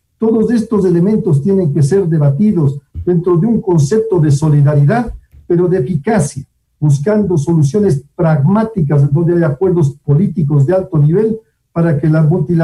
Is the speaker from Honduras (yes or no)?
no; Ecuador; mi deseo como persona y como ecuatoriano es que estén disponibles para nosotros